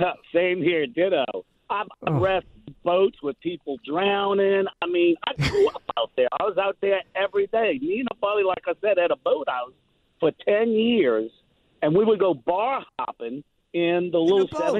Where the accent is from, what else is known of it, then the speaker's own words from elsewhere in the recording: Lakeview, Louisiana, United States; I've been going out to West End for 54 years. I'm 62, and I grew up on Katina Street in Lakeview.